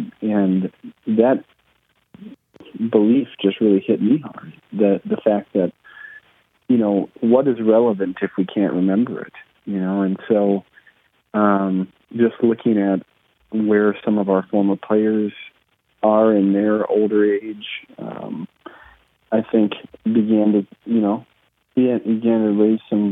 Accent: Minneapolis, Minnesota, United States; They're all based in Minneapolis, my hometown.

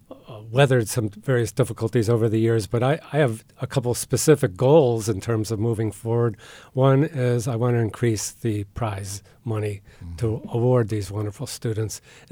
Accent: Detroit, Michigan, United States; So I come from Detroit, and right on the edge of Detroit, where it was a kind of a racist environment in various ways

